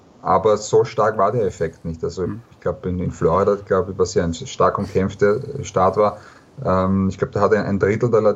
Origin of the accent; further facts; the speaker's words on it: Austria; Also ich komme aus Österreich